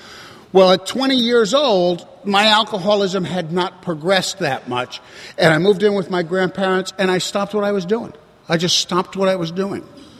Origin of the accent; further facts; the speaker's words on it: New York, United States; And growing up in New York, we got a lot of apartment houses